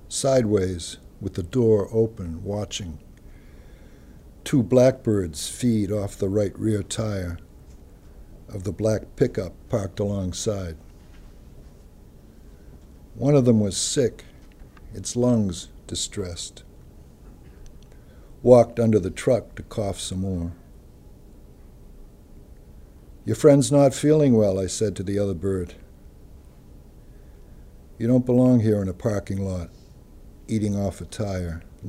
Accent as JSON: {"language": "English", "region": "Massachusetts", "country": "United States", "tie": "born or raised there", "said": "It's next door to the town I grew up in Massachusetts"}